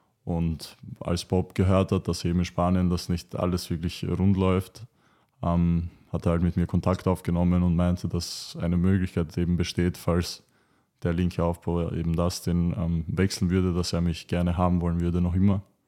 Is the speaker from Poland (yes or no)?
no; Vienna, Austria; also ich bin ja aus West-Wien, also in West-Wien habe ich gespielt